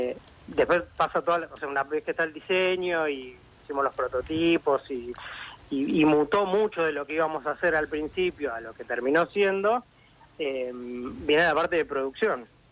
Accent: Mar del Plata, Buenos Aires Province, Argentina; nosotros somos de Mar del Plata, y están algunas vinerías de acá.

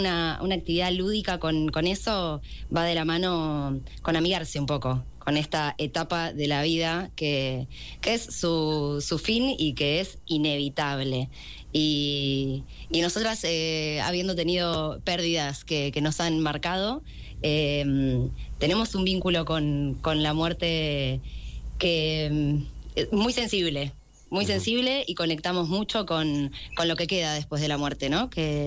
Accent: La Plata, Buenos Aires Province, Argentina; Yo soy platense

